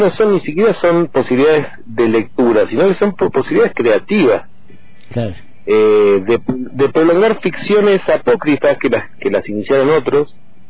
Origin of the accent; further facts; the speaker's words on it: General Roca, Río Negro, Argentina; also born or lived in Buenos Aires / Chos Malal / Plaza Huincul; Yo nací en Buenos Aires en el 72 y en el 73, 74 ya estábamos viviendo con mi familia, primero en Chosmalal, después en Plaza Huíncul, desde el 80 en Roca.